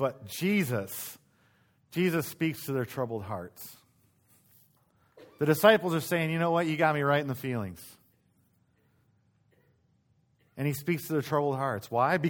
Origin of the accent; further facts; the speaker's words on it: Michigan, United States; Well, I grew up in Michigan, and so they wanted to know, you know, some of the best places to go.